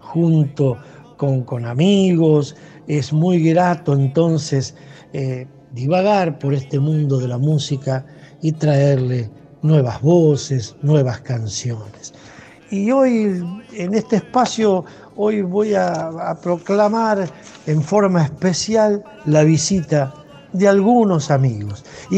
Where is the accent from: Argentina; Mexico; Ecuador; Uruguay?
Argentina; Santa Fe; vengo de la provincia de Santa Fe, donde la tierra, el sol, el surco, el aire, el cielo, la llanura y este catálogo de chacras que me rodean